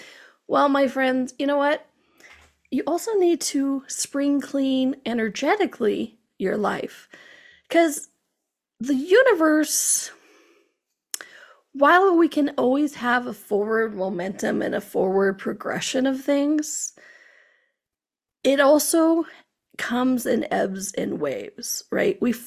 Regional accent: Arizona, United States; I know some places, I grew up in Arizona, I know it has hotter, and holy hell, what the hell is going on hot.

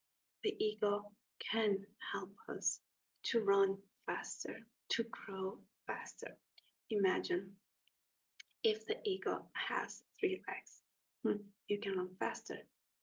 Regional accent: North Macedonia; I grew up in Macedonia in a small village.

